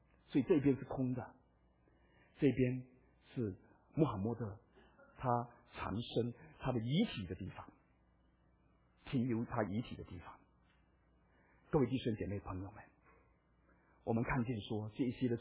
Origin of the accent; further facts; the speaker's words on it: Malaysia; 我在马来西亚长大